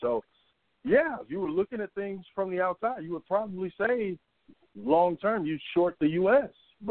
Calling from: Atlanta, Georgia, United States; in Atlanta.

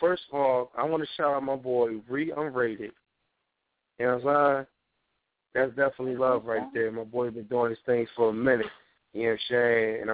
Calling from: New Jersey, United States; I'm calling from South Jersey, baby girl.

